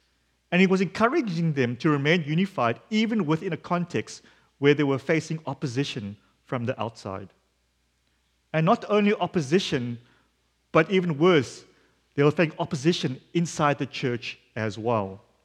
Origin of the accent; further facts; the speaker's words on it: South Africa; my home country, South Africa.